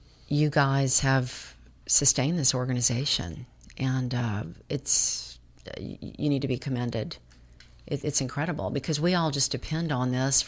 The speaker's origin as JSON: {"language": "English", "town": "Baton Rouge", "region": "Louisiana", "country": "United States", "tie": "born or raised there", "said": "I grew up in Baton Rouge and we just didn't have this."}